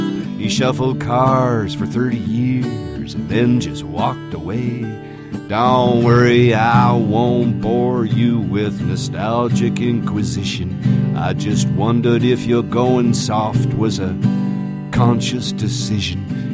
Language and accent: English; Canada; Yeah, I'm Canadian, but I haven't lived here. I've lived away for almost half of my life.